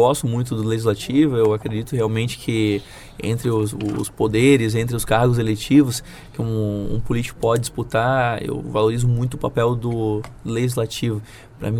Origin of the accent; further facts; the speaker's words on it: Florianópolis, Santa Catarina, Brazil; eu sou de Florianópolis, então eu cresci naquela ponte fechada e ouvindo histórias sobre isso